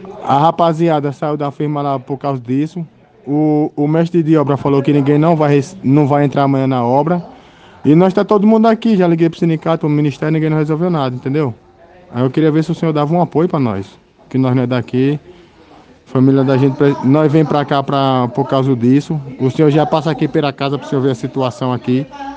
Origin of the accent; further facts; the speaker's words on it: Sergipe, Brazil; nós é tudo do Nordeste, hein? Eu mesmo sou lá de Sergipe